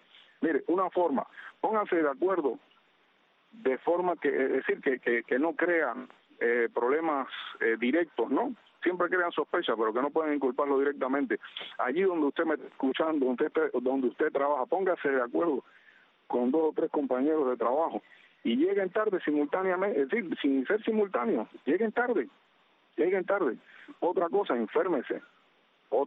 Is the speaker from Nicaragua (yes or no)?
no; Cuba; todos somos cubanos, sin importar religión ni nada por el estilo, todos somos cubanos.